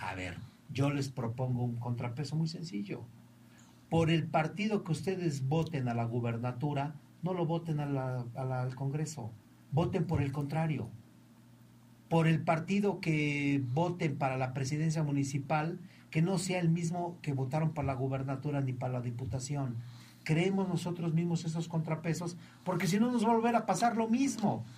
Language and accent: Spanish; Puebla, Mexico; hoy nos da pena que cuando salgamos nos digan, ay sí, los guachicolitos, ya no somos los poblanos